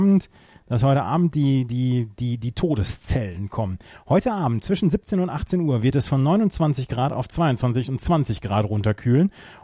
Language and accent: German; Bad Oeynhausen, North Rhine-Westphalia, Germany; Weil nämlich mein Heimatort Bad Oeynhausen bietet das nämlich auch an.